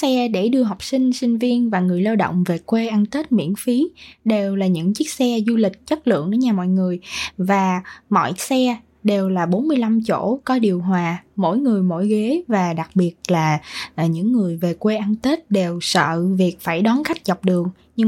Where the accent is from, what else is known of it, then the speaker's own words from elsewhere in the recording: Da Lat, Lâm Đồng, Vietnam; now in Bien Hoa, Vietnam; sinh ra và lớn lên ở Đà Lạt, nhưng mà lại chuyển đến sống ở Biên Hòa bởi vì mục đích công việc của gia đình.